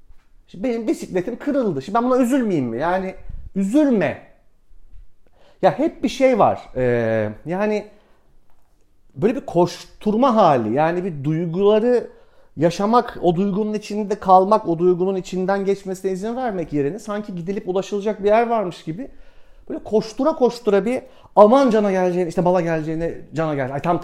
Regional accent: Istanbul, Turkey; born there; ya ben İstanbul'da yaşıyorum, İstanbul'da doğdum. Dolayısıyla bütün aidiyetim buraya.

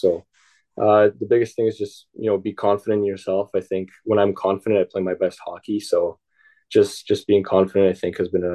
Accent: Russia; I had very, very tough coaches growing up in Russia.

